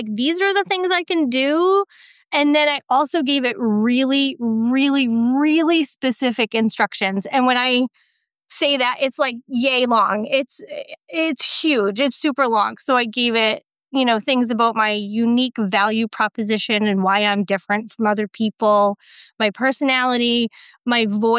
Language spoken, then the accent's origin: English; Massachusetts, United States; from Massachusetts. Very cold right now.